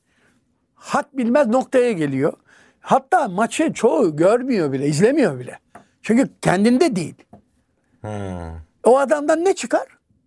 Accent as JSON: {"language": "Turkish", "region": "Trabzon", "country": "Turkey", "said": "Ben Trabzonluyum, Trabzonsporluyum"}